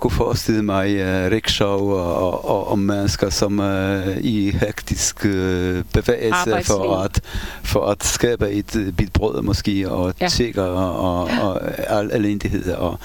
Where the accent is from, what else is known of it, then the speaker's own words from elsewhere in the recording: Warsaw, Masovian Voivodeship, Poland; Som jeg sagde, jeg stammer jo fra Warszawa